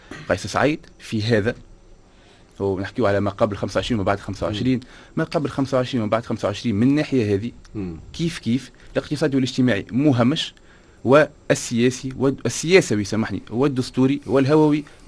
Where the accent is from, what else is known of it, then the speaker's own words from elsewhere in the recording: Tunisia; انا تونسي مواطن تونسي